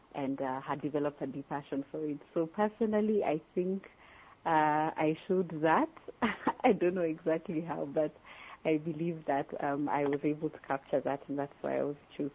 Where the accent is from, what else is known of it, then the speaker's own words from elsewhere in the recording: Kenya; I'm 17 years old, and I come from Kenya.